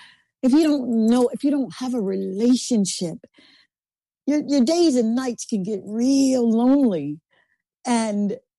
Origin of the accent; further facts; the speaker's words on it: Columbus, United States; I would have to go back to my hometown of Columbus